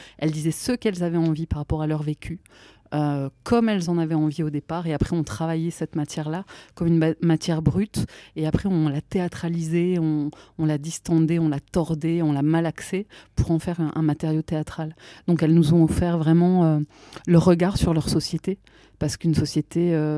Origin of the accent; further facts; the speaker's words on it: Belgium; Je disais non, je suis belge.